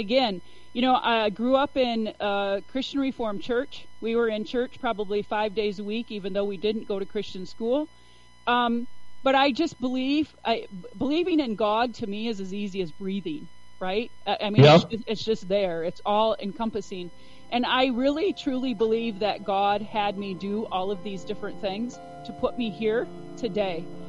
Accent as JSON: {"language": "English", "country": "United States", "tie": "born or raised there", "said": "So I grew up on a small farm in Ottawa County."}